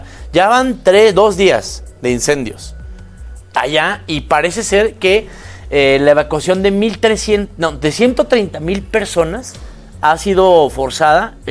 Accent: Mexico; nosotros como mexicanos tenemos que tragarnos

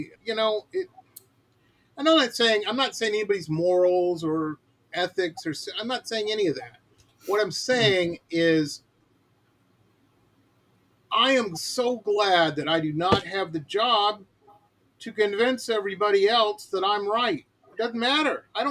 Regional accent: Detroit, Michigan, United States; Where I grew up in Detroit, it was maybe a gang of two.

